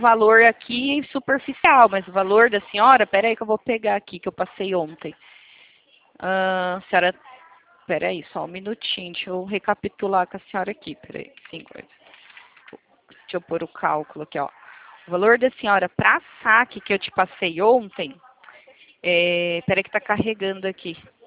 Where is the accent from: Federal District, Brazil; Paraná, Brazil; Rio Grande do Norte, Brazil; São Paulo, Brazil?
São Paulo, Brazil; Itatiba; eu sou daqui de Itatiba, São Paulo.